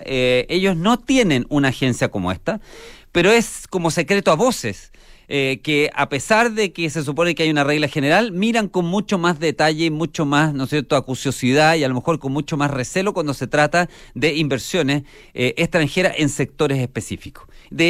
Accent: Chile; lo que exigimos como chilenos es que cumplan las leyes chilenas

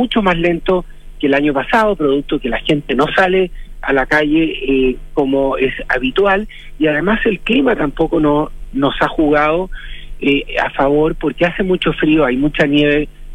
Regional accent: Maule, Chile; Yo soy del Maule, conozco bien el Maule

